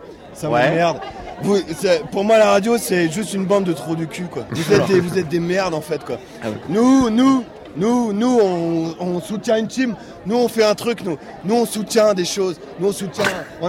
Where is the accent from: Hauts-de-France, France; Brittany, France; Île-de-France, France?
Brittany, France; Guingamp; Tu sais quoi, moi je viens de Guingamp.